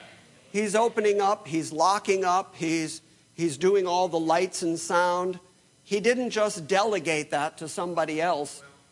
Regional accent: Detroit, Michigan, United States; I come out of a family of predominantly white people. And because I grew up a musician in Detroit, I played with lots and lots of black musicians

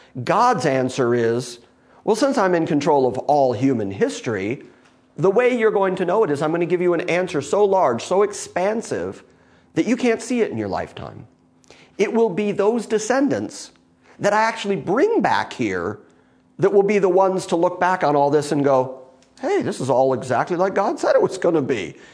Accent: Detroit, Michigan, United States; I grew up in Detroit with a whole lot of Catholic friends.

